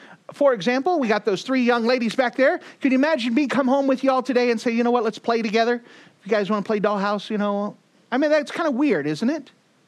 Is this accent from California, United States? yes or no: no; Texas, United States; For example, I'm from Texas, the best country in the world.